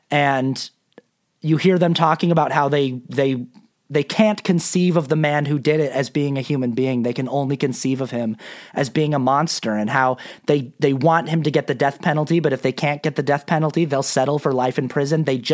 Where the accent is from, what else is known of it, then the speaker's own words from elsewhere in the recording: Salt Lake City, Utah, United States; There are people asking in the chat if I'm from Salt Lake, if I'm XLDS. Yes, I am.